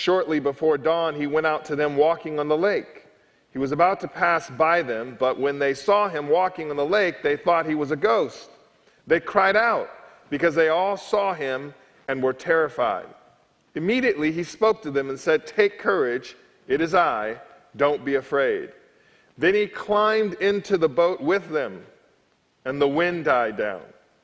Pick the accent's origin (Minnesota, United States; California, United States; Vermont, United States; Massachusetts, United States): California, United States; And so I'm originally from California. So when I heard about your pastor, Chris, I was always excited because I'm a West Coast guy